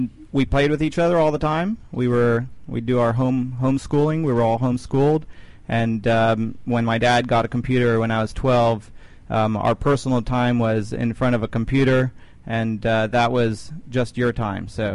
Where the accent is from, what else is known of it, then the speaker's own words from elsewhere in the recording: Argentina; also born or lived in Italy; now in United States; I was born in Italy, grew up in Argentina